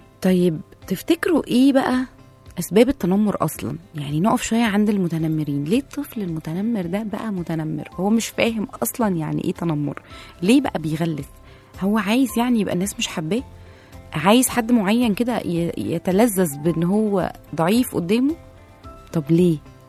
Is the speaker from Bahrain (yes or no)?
no; Egypt; لكن احنا كمصريين دايما عندنا كلمة مشهورة قوي